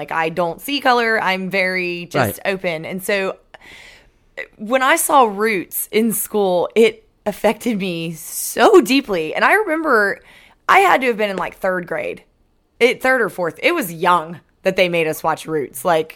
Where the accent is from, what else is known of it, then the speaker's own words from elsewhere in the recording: Maryland, United States; I mean, I was born in Maryland. I grew up on the East Coast until I was like 9, and then I moved to the country. And I was the only white girl in an all-black school in Maryland.